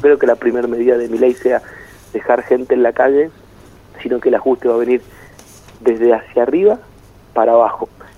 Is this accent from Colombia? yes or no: no; Argentina; como argentinos nos tenemos que dar la posibilidad